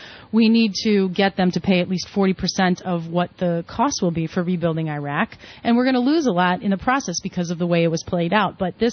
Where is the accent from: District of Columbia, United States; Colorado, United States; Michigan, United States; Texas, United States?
Michigan, United States; Detroit; Motown, my hometown.